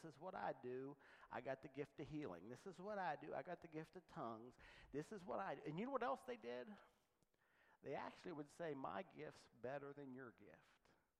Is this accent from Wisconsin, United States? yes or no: no; East Liverpool, Ohio, United States; I grew up in East Liverpool, and I went through 12 years of school and graduated.